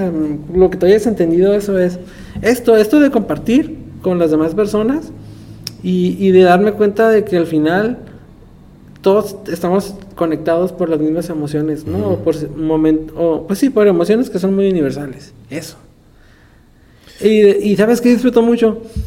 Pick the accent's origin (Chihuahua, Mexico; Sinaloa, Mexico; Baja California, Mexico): Baja California, Mexico; Tijuana; me he dado cuenta que en los tours o algo así, de pronto somos de Tijuana